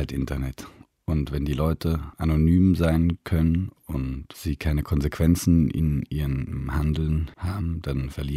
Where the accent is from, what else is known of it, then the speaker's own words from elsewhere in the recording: Switzerland; Ich bin bestimmt die Hälfte der Zeit in Deutschland und die deutschen News gehen nicht an mir vorbei, nur weil ich aus der Schweiz bin sozusagen.